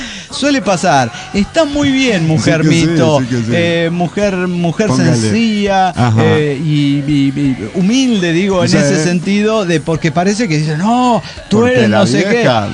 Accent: Mexico City, Mexico; Soy de la Ciudad de México.

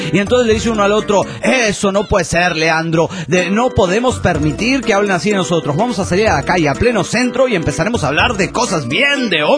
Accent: Reynosa, Tamaulipas, Mexico; Soy el norteño de Reynosa, Tamaulipas. Mi número es el 3554 y represento a Reynosa, Tamaulipas.

